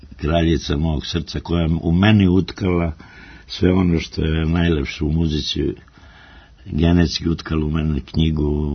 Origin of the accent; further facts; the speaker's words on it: Kuršumlija, Southern and Eastern Serbia, Serbia; born there; Onda ja sam isto tamo sa graničio sam se u starom tom, u toj kući gde sam rođen u Kuršumli